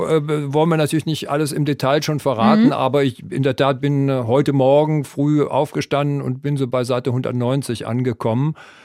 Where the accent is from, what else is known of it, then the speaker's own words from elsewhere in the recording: Rhineland-Palatinate, Germany; hier bei Ihnen sein durfte in meiner alten Heimat. In Rheinland-Pfalz